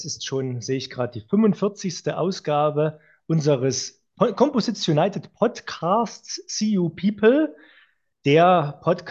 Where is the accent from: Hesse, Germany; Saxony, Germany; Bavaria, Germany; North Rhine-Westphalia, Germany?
Saxony, Germany; Freiberg; du bist genauso wie ich eigentlich gebürtiger Sachse aus Freiberg.